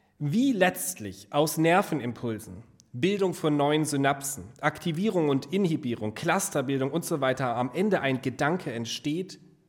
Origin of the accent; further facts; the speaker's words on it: Hanover, Lower Saxony, Germany; Ich komme aus Hannover, bin verheiratet und habe zwei kleine Töchter.